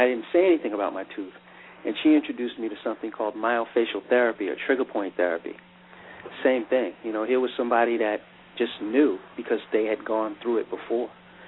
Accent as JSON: {"language": "English", "region": "New York", "country": "United States", "tie": "born or raised there", "said": "I grew up in New York, and I used to wrestle when our middle school closed down for asbestos"}